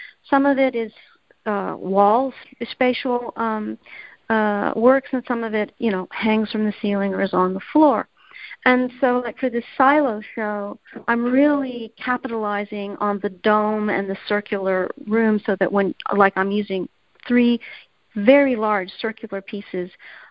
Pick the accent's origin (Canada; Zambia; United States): Canada; I'm Canadian, and I'm from a family that is both science and art